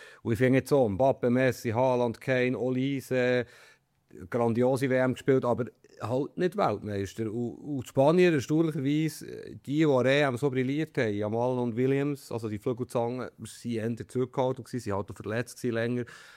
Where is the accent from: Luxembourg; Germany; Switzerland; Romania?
Switzerland; ich weiss, wir sind Schweizer und so, aber ich bin ja nicht unbedingt ein riesen Schweiz-Fan.